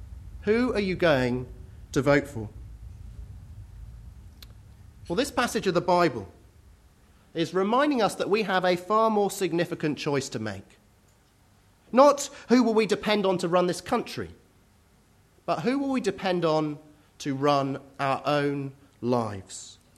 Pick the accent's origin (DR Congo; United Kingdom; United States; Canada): United Kingdom; And we're all being asked, as the British public, to vote for the party that we most want to be in charge of this country.